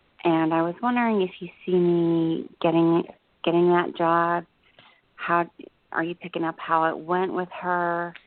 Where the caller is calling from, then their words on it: New Jersey, United States; I'm in New Jersey.